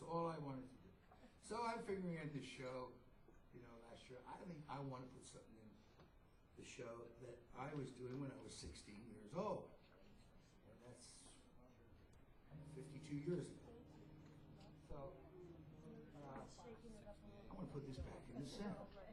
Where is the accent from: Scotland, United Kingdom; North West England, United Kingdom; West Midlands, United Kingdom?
West Midlands, United Kingdom; Worcester; I'm from Worcester, England. Mm-hmm. The middle heartland of England.